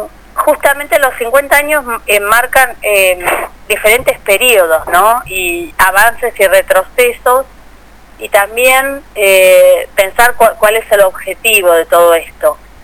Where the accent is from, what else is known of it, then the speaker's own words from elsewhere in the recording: Mar del Plata, Buenos Aires Province, Argentina; born there; now in Bahía Blanca, Argentina; en Mar del Plata, donde yo estuve también, porque nací en Mar del Plata, sí, y hace 40 años que vivo en Bahía Blanca.